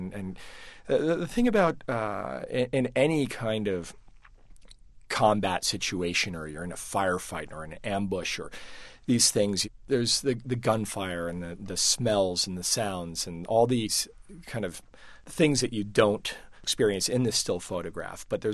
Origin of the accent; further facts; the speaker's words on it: Connecticut, United States; was in Connecticut with my sister, and we were just going for a run. We were down by the beach in my hometown